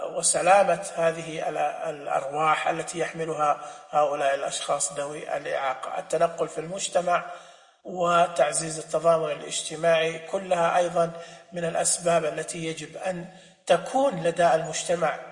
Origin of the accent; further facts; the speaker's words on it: Saudi Arabia; أتكلم عندنا في السعودية مثلا